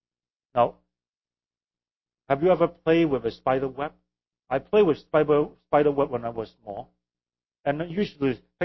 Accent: Hong Kong; English is a second language; We live on a sixth floor. And I remember often time when there's typhoon. I grew up in Hong Kong.

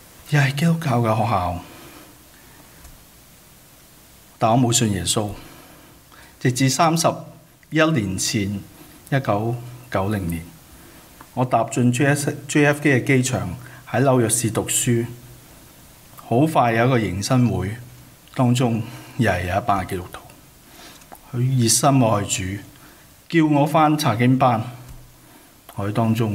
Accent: Mong Kok, Hong Kong; 即旺角，如果你認識的，我在波蘭街長大，

